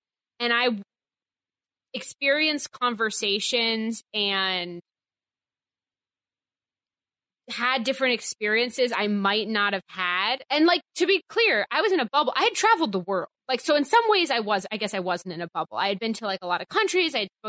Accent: Boston, Massachusetts, United States; also born or lived in Chicago; Like I'm from Boston, and then I went to school in Chicago, and I don't think I had Republican friends till Survivor.

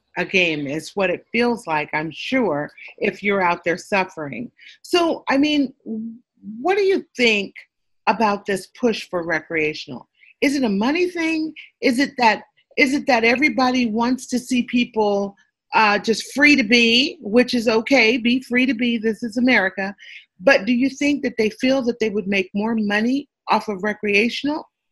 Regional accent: San Francisco, California, United States; because being that I'm from San Francisco, San Francisco has a thriving Chinatown

